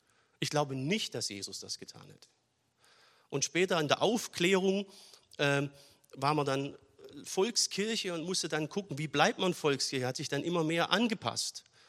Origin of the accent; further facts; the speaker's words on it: Baden-Württemberg, Germany; Ich war Schwabe und war schon im Gemeindedienst in Köln und in Ostwestfalen.